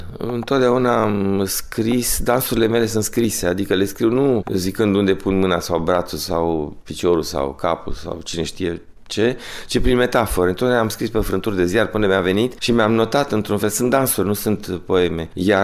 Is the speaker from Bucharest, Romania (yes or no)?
yes; Bucharest, Romania; now in Paris, France; Eu m-am născut la București, deci viața mea a început acolo și așa mă și simt. Eu mă simt bucureștean sau acum parizian de foarte multă vreme. Dar deloc basarabean, adică știu că venim de acolo.